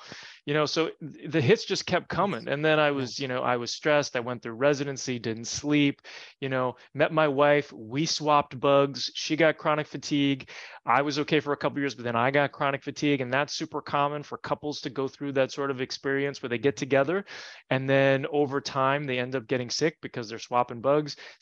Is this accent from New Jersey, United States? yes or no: yes; New Jersey, United States; But then I grew up in New Jersey, got bitten by ticks